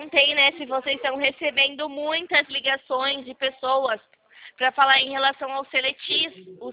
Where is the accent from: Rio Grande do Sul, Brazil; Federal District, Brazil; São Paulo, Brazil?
São Paulo, Brazil; Americana; Eu sou aqui de interior de Americana, pertinho